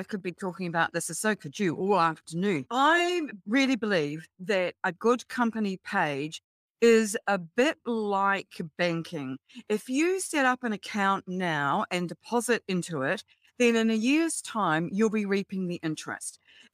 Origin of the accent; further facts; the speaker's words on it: New Zealand; by my accent, you'll know that I'm a Kiwi. So I'm based in New Zealand.